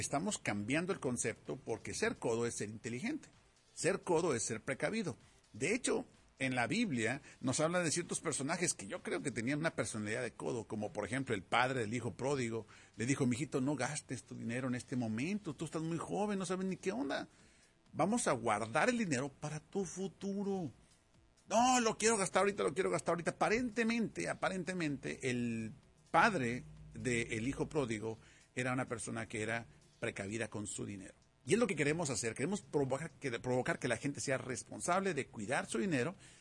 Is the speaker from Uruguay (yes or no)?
no; Monterrey, Nuevo León, Mexico; porque yo soy de Monterrey